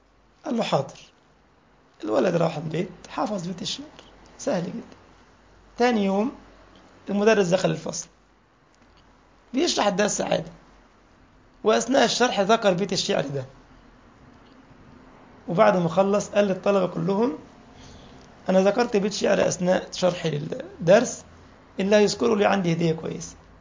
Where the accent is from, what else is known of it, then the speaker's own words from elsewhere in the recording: Egypt; كان أحد الدكاترة عندنا في مصر كان دكتور في البلاغة في كلية دار علوم تقريبا